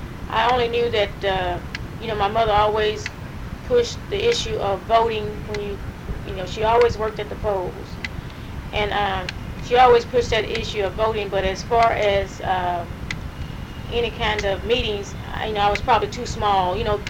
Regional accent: Henderson, United States; Of course, integration had already begun in my hometown in Henderson.

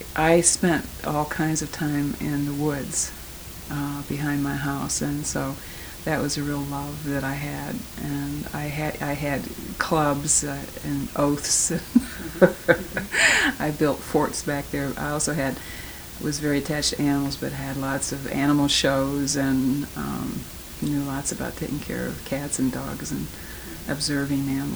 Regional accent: Kankakee, Illinois, United States; Kankakee, Illinois, and it was a small rural town, and grew up there in the 50s in a family, all my family was there

